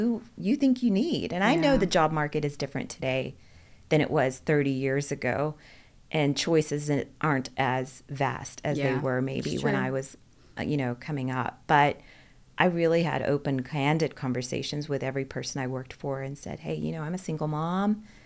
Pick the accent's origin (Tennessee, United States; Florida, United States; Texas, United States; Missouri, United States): Texas, United States; Dallas; Well, I was born in Dallas, so this is my hometown.